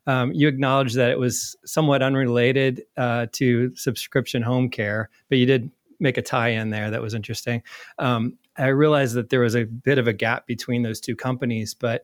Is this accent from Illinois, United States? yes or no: no; Indiana, United States; also born or lived in New York, United States; when my wife and I did leave New York and moved back to my home state of Indiana